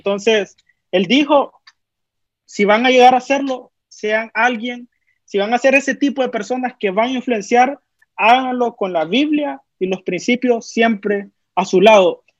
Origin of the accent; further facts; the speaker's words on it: Honduras; nosotros somos el futuro de Honduras, el presente y el futuro